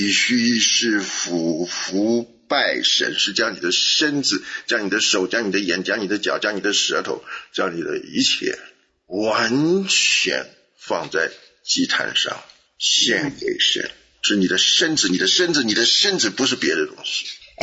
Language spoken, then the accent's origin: Chinese; China; 我们中国人所说的五体投地